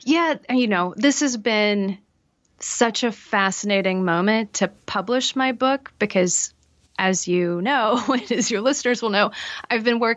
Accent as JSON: {"language": "English", "region": "Tennessee", "country": "United States", "tie": "born or raised there", "said": "Yeah, so I grew up in East Tennessee"}